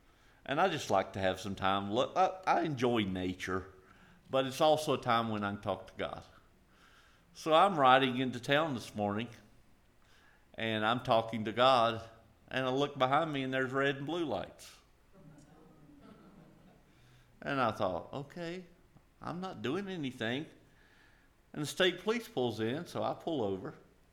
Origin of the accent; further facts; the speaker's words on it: South Carolina, United States; And he said, you're not from around here. I said, no. I said, I'm actually from South Carolina.